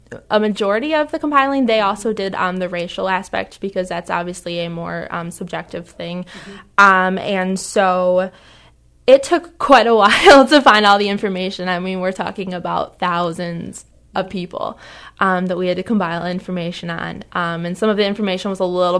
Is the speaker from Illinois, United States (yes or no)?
yes; Rockford, Illinois, United States; I am originally from Rockford. I went to West Catholic High School